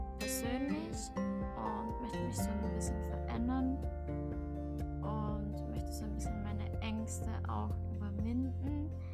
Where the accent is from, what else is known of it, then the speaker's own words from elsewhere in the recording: Styria, Austria; Und ich komme aus der Südoststeiermark.